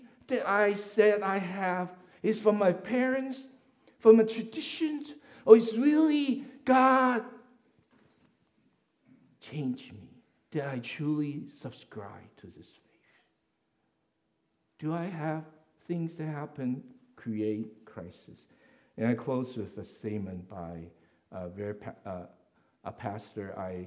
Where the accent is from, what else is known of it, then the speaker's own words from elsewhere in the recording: Hong Kong; I grew up in Hong Kong. So typhoon number 10 means, woo, no school.